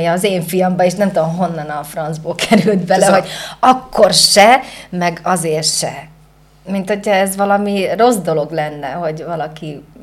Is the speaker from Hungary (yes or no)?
no; central Slovakia, Slovakia; én Közép-Szlovákiában szlovák gyerekek között is nőttem fel. Én magyar, szlovákul minden nap hallottam gyereket beszélni. Ugye panelházi gyerek vagyok